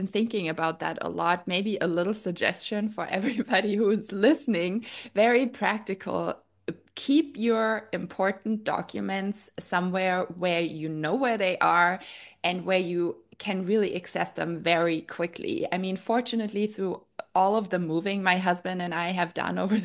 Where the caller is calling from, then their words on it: Santa Monica, California, United States; I am in Santa Monica.